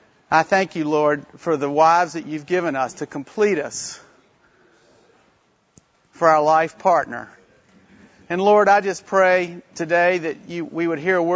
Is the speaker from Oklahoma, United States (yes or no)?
yes; Oklahoma City, Oklahoma, United States; I'm from Oklahoma City, and I have three kids.